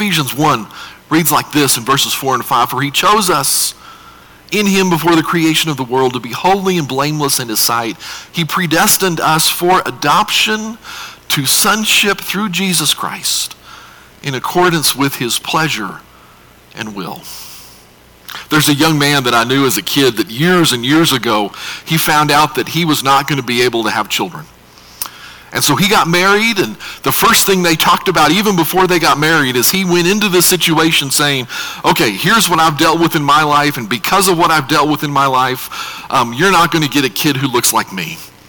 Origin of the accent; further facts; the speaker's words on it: Utah, United States; because I grew up in Utah.